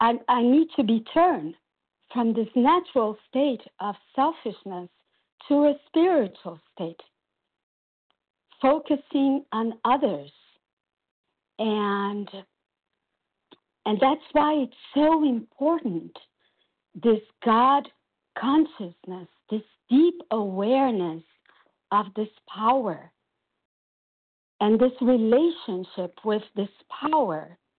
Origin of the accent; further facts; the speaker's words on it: São Paulo, Brazil; And I'm from Brazil, São Paulo.